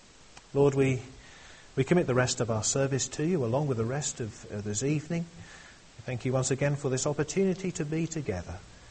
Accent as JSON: {"language": "English", "region": "East of England", "country": "United Kingdom", "said": "I'm from Suffolk."}